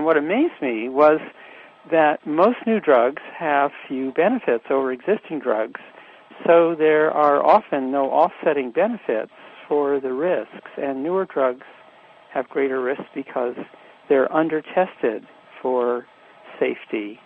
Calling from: Princeton, New Jersey, United States; I'm calling from Princeton, New Jersey.

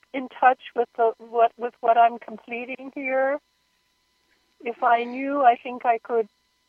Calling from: Florida, United States; I'm calling from Florida, and I'm still in deep process down here

